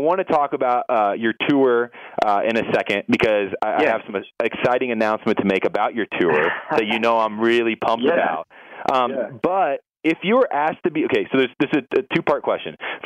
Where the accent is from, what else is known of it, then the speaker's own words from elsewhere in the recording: Warsaw, Indiana, United States; to dominate my hometown of Warsaw, Indiana on your tour very soon.